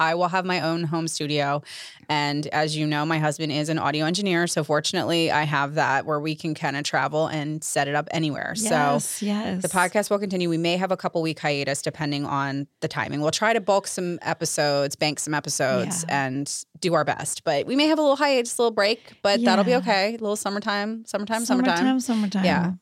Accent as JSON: {"language": "English", "region": "Maryland", "country": "United States", "tie": "born or raised there", "lives_now": "Los Angeles, United States", "said": "I love LA so much, but I am needed back on the East Coast in my hometown of Maryland."}